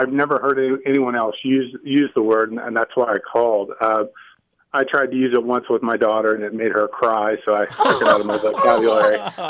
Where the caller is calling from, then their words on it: Indianapolis, Indiana, United States; I'm calling from Indianapolis.